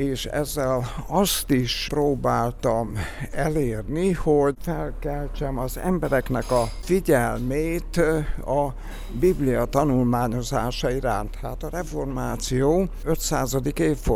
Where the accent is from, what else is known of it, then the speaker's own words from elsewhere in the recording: Püspökladány, Hajdú-Bihar, Hungary; born there; Püspökladány a szülővárosom